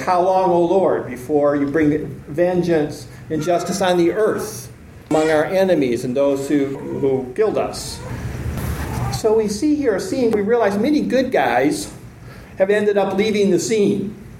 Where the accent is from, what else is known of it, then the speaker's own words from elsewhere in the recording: Michigan, United States; I grew up in Michigan, so I remember I was in California the first time I experienced an earthquake.